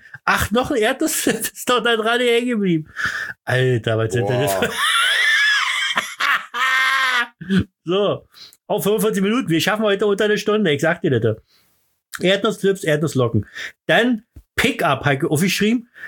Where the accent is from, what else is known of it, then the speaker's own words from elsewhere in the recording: Berlin, Germany; bei uns in Berlin.